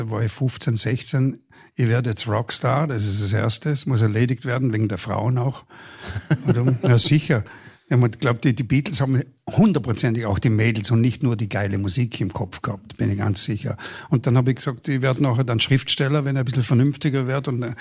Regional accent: Vorarlberg, Austria; aber ich gehe auf den Berg auf halt als Vorarlberger.

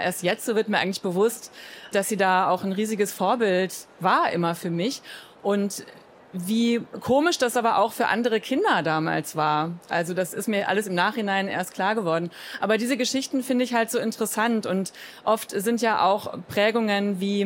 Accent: West Germany, Germany; Ich bin in Westdeutschland geboren und aufgewachsen und meine Mutter hat immer gearbeitet.

